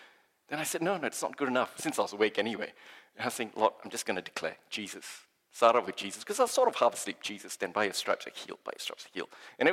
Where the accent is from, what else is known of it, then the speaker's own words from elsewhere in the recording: Malaysia; I grew up in Malaysia, and you go to shopping centers